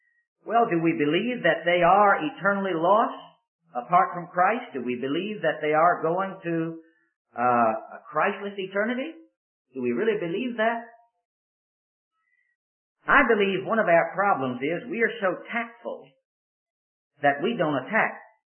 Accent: Richmond, Virginia, United States; At one time in my hometown of Richmond, Virginia, I said this to the glory of God

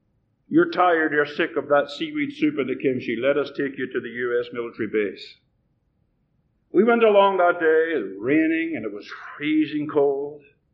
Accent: Ireland; born there; You don't get an American passport when you're born in Ireland. And you know, by my accent, I wasn't born in Texas.

